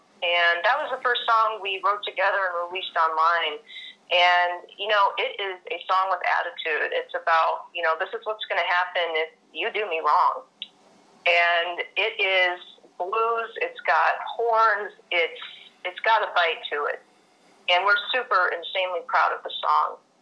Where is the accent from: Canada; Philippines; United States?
United States; Chicago, Illinois; now in Phoenix, United States; No, I'm actually from Chicago originally.